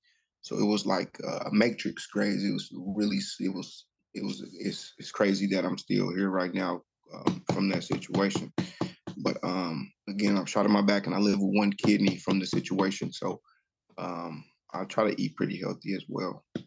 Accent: Oklahoma City, Oklahoma, United States; Well, like you said, I'm from Oklahoma City, Oklahoma. I mainly grew up in a Christian background

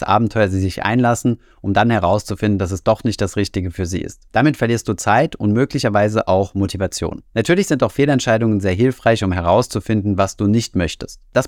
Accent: Saarland, Germany; Da wo ich herkomme aus dem Saarland

